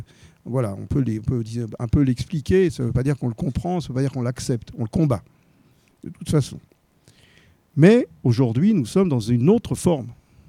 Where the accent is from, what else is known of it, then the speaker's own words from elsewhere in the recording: France; J'ai été élevé en France